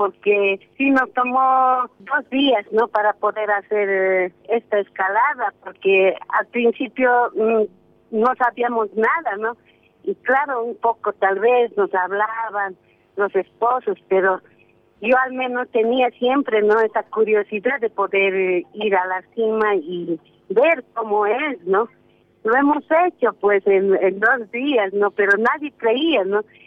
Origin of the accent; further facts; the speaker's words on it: Bolivia; Sí, sí, ya evidentemente aquí en mi país ya cambió, ¿no? Porque ahora sí ya hay más comunicación, más lugares ya públicos, porque antes una mujer de polera era muy discriminada, ¿no? Aquí en Bolivia.